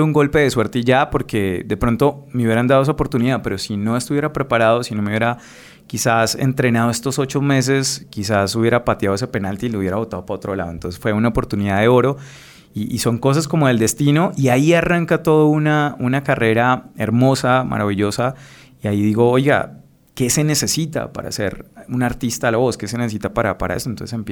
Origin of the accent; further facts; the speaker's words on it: Bucaramanga, Santander, Colombia; now in Bogotá, Colombia; yo soy de Bucaramanga, y le digo, papá, yo me quiero ir a estudiar a Bogotá